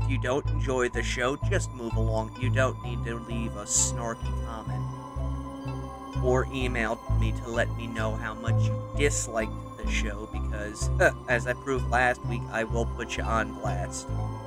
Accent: United States; especially because I am from America, and obviously Savile was from the UK, and I am not exactly an expert on British history.

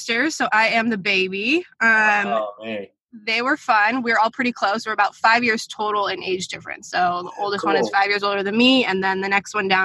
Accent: Orange, California, United States; I grew up in the city of Orange, so I always have to say that. City of Orange in Orange, Californ

